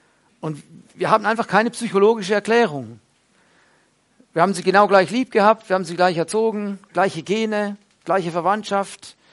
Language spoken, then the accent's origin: German; German-speaking Switzerland, Switzerland; Sie waren nur 7 Jahre in der deutschen Schweiz, wo ich aufgewachsen bin